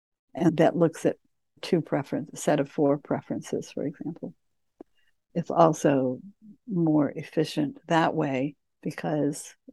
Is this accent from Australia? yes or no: no; Kansas, United States; I always wanted to be a teacher growing up in Kansas in a small town.